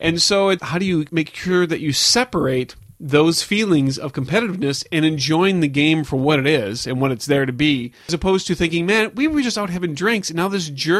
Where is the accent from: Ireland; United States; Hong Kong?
Ireland; But then when they saw that I bleed green because I am Irish, then they would feel really bad about